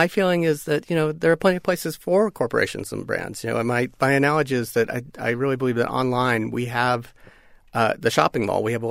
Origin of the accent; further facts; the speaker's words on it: Kansas, United States; my hometown and little hometown in Kansas was hit by a tornado a few months ago.